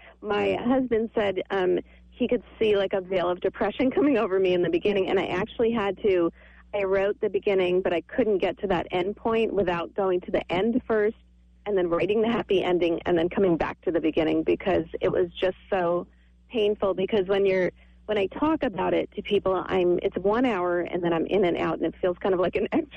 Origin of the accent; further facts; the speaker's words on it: Long Island, New York, United States; Long Island, New York.